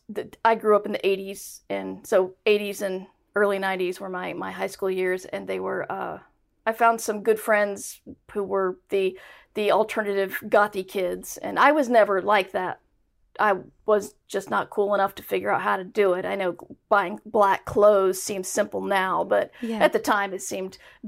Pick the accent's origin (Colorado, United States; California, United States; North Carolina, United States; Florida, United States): North Carolina, United States; I'm from the North Carolina mountains, so there was nothing else to do.